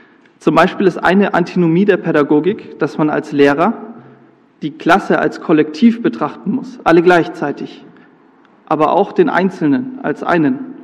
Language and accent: German; Bamberg, Bavaria, Germany; Ich bringe euch viele Grüße aus Bamberg mit, aus meiner Heimatgemeinde.